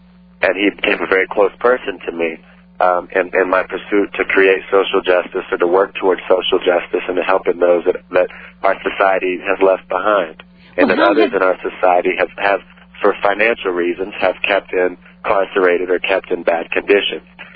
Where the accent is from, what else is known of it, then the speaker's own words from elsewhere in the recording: Pasadena, Texas, United States; now in Austin, United States; No, ma'am. I'm from Texas. I was born in Pasadena, Texas.